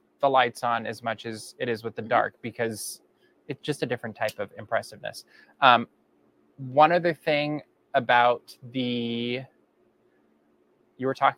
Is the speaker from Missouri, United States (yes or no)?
no; Minnesota, United States; Growing up in Minnesota, that was not something that was on my radar.